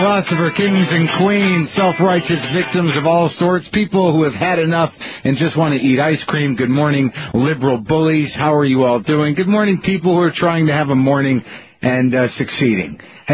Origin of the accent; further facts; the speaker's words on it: New Mexico, United States; here on the high plains of northeastern New Mexico. All right. My home state.